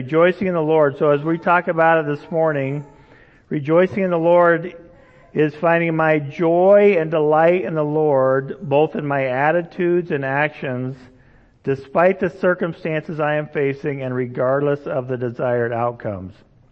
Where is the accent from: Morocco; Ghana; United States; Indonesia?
Indonesia; Growing up in Indonesia, they didn't have turkeys there.